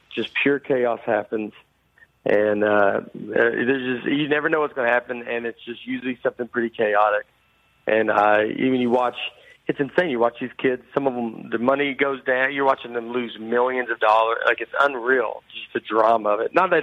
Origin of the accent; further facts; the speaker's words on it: Old Hickory, Tennessee, United States; now in Nashville, United States; That is my hometown. We moved back. We're in Nashville, another part of Brentwood. My family's all still in Old Hickory. It's a suburb of Nashville.